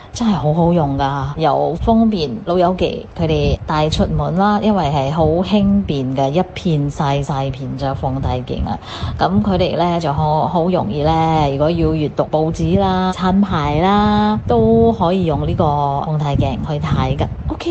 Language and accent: Chinese; Singapore; 我们新加坡这里呢